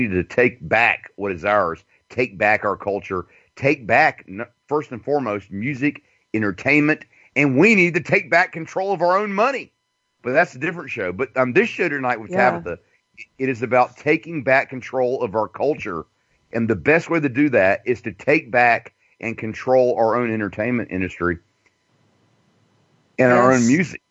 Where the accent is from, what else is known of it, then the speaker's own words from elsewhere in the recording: Albany, Georgia, United States; from my hometown of Albany, Georgia